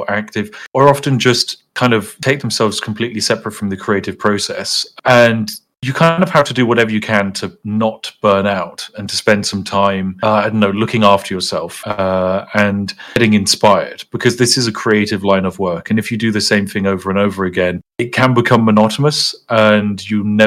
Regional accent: United Kingdom; definitely not the first person to kind of have a brand around being either eccentrically British or being British and playing video games.

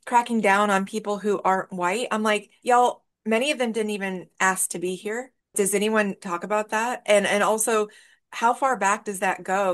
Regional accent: Illinois, United States; Well, and like I grew up in Central Illinois, and my textbooks I know were whitewashed.

